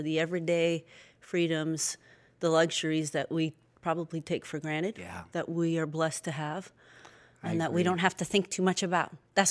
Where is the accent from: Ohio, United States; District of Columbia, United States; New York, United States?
Ohio, United States; Cleveland; I grew up in Cleveland, Ohio.